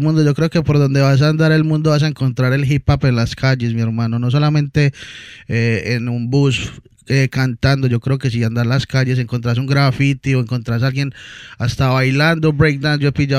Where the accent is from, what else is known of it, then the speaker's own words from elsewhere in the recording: Colombia; now in Miami, United States; Yo aquí en Miami, yo con la necesidad de estar, pues yo viajé, ya salí de Colombia y me di con la necesidad pues de como de estar bien en contacto con la gente de Colombia